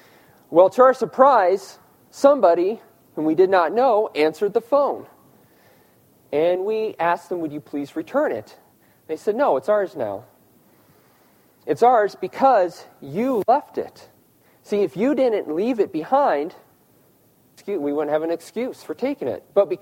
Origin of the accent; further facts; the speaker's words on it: Omaha, Nebraska, United States; I'm originally from Omaha, Nebraska, so go Big Red.